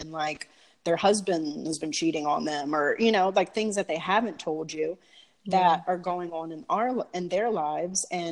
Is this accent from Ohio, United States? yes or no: no; Louisiana, United States; now in California, United States; I'm originally from Louisiana.